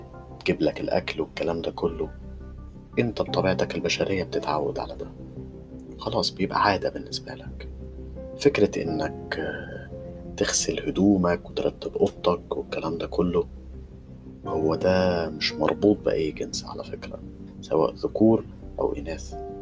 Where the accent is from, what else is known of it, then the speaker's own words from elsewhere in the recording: Egypt; احنا كشعب مصري جميل بنحب قوي الجدال